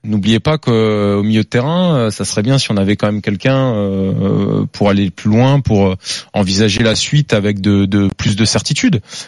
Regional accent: Grand Est, France; En tant que Lorrain, je peux pas dire que bon, les Allemands c'est ma

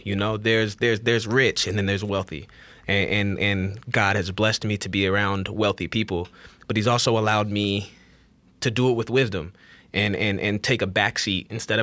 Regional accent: Fairfield, California, United States; also born or lived in Vallejo, California; now in Los Angeles, United States; I grew up in Fairfield, California, born in Vallejo. I am a 707 kid.

